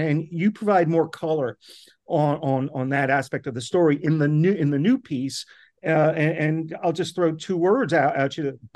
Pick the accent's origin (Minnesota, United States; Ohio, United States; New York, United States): New York, United States; No, man, I'm from New York, right? I grew up in practice law in New York.